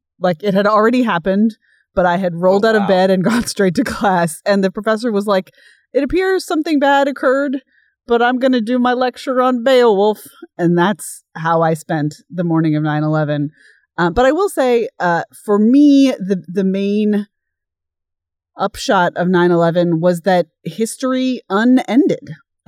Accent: Washington, District of Columbia, United States; I would say that, you know, growing up in Washington, D.C., politics was the background noise of my life

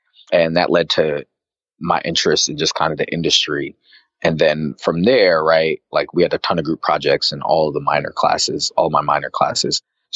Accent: Arizona, United States; I grew up in Arizona, so that wasn't something that was just really on my radar.

